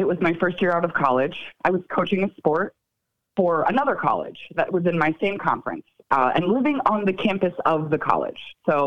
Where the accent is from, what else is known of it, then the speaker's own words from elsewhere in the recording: Connecticut, United States; I grew up in Connecticut.